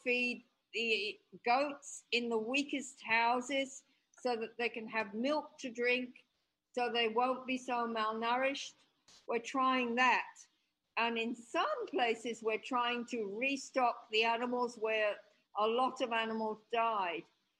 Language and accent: English; Australia; moved away as an adult; now in Ethiopia; I lived here 33 years, yes? Mm-hmm. And I have Western relatives. I come from Australia. I have an Australian passport, yeah?